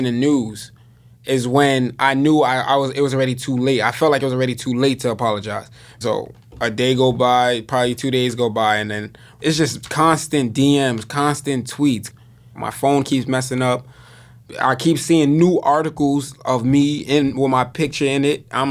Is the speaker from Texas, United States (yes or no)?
no; Yonkers, New York, United States; I'm from Westchester, Yonkers, New York.